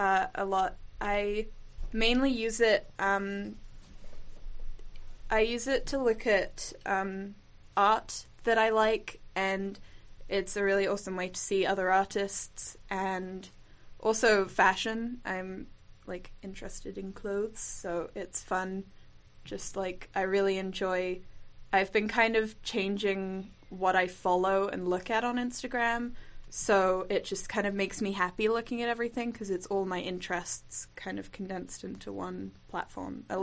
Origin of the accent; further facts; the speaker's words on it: United Kingdom; now in Canada; I also wanted to point out that I moved to Canada from Britain a couple of years ago.